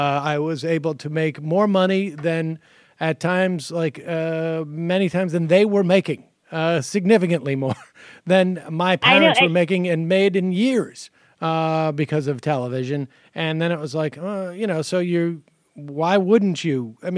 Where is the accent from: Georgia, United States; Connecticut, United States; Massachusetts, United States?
Massachusetts, United States; Worcester; But my experience with, you know, growing up in Worcester and having friends in New York is that they were much more comfortable talking to adults than I was.